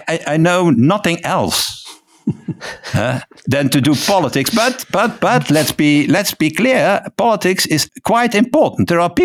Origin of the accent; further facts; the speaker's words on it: Flanders, Belgium; first language Dutch; English is a second language; I live in Ghent, so I'm a Flemish. So my native language, my mother tongue, as you say, is Dutch.